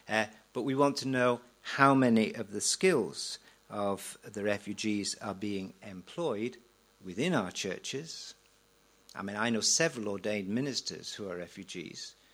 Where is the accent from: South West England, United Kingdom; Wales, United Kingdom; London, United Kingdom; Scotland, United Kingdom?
Wales, United Kingdom; I speak as a Welshman.